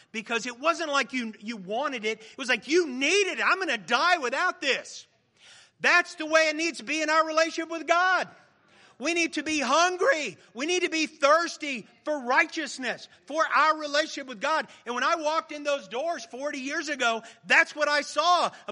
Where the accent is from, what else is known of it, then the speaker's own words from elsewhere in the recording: Miami, Florida, United States; I grew up in Miami, and we would have football practice in August, two a days.